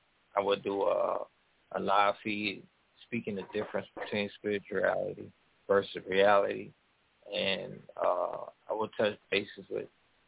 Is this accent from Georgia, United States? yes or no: yes; Columbus, Georgia, United States; I'm from Columbus, Georgia. I moved here recently from Huntsville